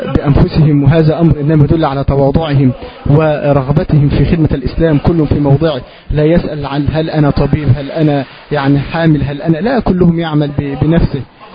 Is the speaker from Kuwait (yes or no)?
no; Egypt; نحن إخوانكم من مصر، جئنا من أجل أن نناصركم